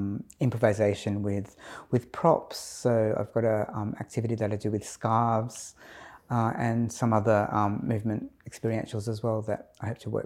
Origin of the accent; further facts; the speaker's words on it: Adelaide, South Australia, Australia; I'm from Adelaide